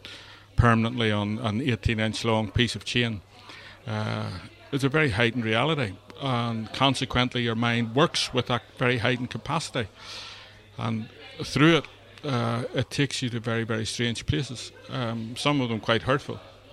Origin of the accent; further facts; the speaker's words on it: Ireland; And after all, I'm Irish, I'm stubborn.